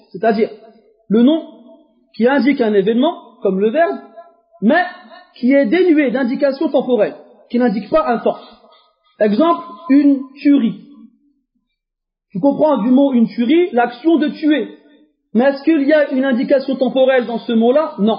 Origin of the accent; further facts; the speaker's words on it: France; Vous savez, nous tous ici, quelle que soit la couleur de notre peau ou bien notre origine, on est des Français.